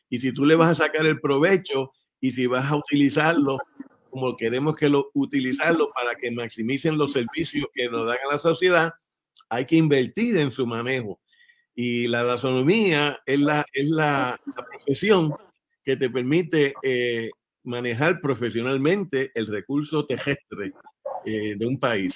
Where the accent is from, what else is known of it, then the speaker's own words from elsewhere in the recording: Puerto Rico; yo me crié estudiando en Puerto Rico, todas las escuelas públicas, la Universidad de Puerto Rico, la maestría